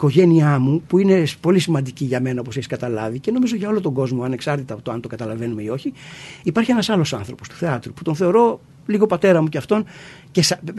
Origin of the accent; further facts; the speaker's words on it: Athens, Attica, Greece; Το σπίτι στο οποίο μεγαλώσαμε, ένα φτωχόσπιτο στον Γκίζη, με φτώχεια και με κακομοιριά τα πρώτα χρόνια, αλλά με μια τρελή υποστήριξη από τους γονείς μας.